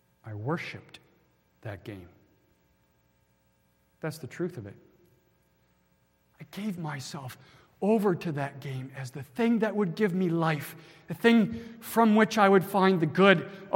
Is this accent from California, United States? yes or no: no; Loveland, Colorado, United States; Colorado Buffaloes, I'm from Loveland, Colorado, were taking on the Michigan Wolverines